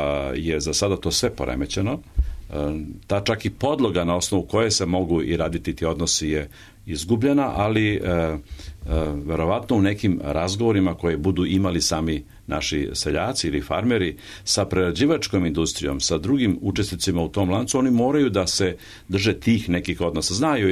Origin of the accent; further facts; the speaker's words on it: Vojvodina, Serbia; znam te banatske, ja sam iz Banata